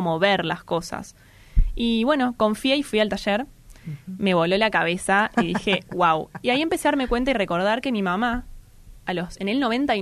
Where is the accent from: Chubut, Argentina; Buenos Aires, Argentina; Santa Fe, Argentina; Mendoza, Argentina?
Buenos Aires, Argentina; A los 17 años me hago vegetariana, yo soy de Mataderos.